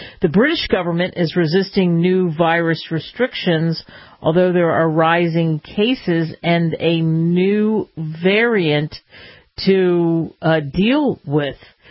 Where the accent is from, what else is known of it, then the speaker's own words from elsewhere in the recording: Philadelphia, Pennsylvania, United States; whether you grew up in the Chicago area, I grew up in Philly, and it opens up the world to you